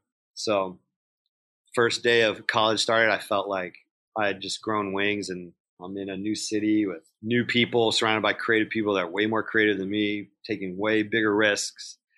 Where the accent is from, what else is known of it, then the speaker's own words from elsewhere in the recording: California, United States; growing up in California, it's like everybody wanted to have their garage band and do their tape